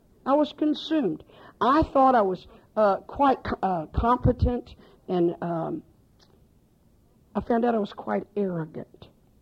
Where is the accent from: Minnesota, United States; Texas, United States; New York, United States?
Texas, United States; Pasadena; born there; I was born in Pasadena, Texas. Not my fault.